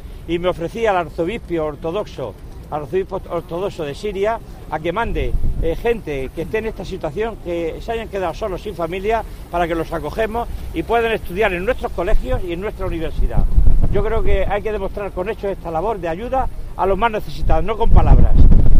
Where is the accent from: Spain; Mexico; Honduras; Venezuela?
Spain; Cartagena, Region of Murcia; a todos los cartageneros de bien, porque hoy me siento feliz en mi tierra de inaugurar esta muestra de voluntariado.